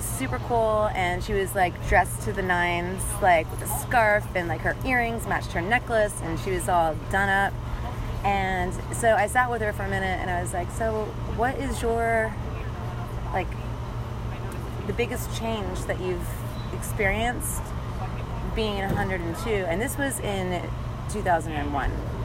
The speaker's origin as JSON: {"language": "English", "region": "Florida", "country": "United States", "also_born_or_lived": "Atlanta / Denver", "lives_now": "Austin, United States", "said": "no, I moved here from Florida originally about 11 years ago."}